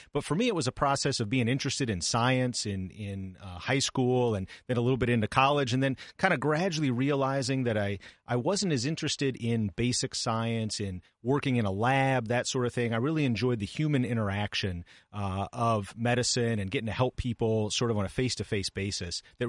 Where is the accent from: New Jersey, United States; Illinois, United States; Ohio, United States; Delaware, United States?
Ohio, United States; Columbus; I grew up here in Central Ohio, actually in Columbus.